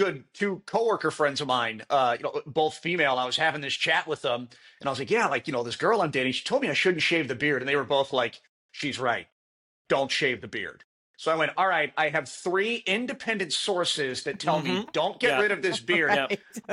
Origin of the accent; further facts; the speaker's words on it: United States; I'm an American.